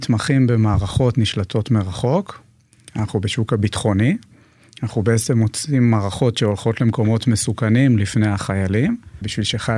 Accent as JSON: {"language": "Hebrew", "town": "Herzliya", "region": "Tel Aviv District", "country": "Israel", "tie": "born or raised there", "also_born_or_lived": "Re'ut", "said": "בן 46, נשוי לעדי ואבא של אריאל ורומי, גדלתי בהרצליה, רוב הילדות, אחר כך עברתי לרעות"}